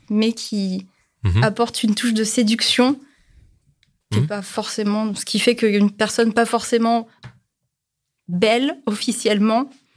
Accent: Toulon, Provence-Alpes-Côte d'Azur, France; je viens de Toulon. Donc, enfin, une provinciale.

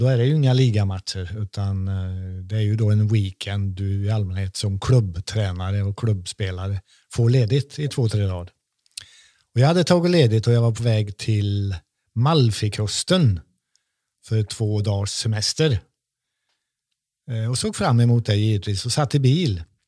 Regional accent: Sweden; framför allt så är jag svensk. Jag är inte född i England.

